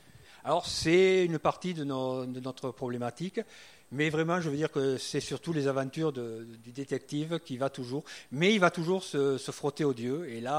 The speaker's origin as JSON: {"language": "French", "region": "Occitanie", "country": "France", "said": "moi, je viens dans mon accent d'un pays où les guerres de religion sont dans la chair avec les cathares"}